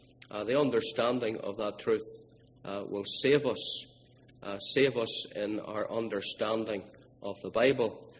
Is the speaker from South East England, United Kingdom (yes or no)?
no; Northern Ireland, United Kingdom; Some of our friends and neighbours where I grew up in Northern Ireland